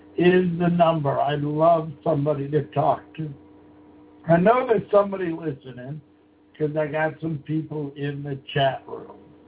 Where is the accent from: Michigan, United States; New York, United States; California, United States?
New York, United States; Buffalo; I loved growing up in St. Gerard's Parish in Buffalo, New York. That was a really wonderful place to grow up.